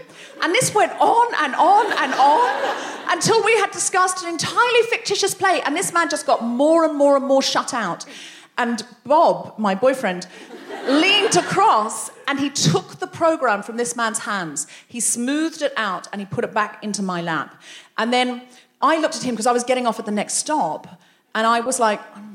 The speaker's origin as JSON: {"language": "English", "country": "Australia", "said": "I was from Australia"}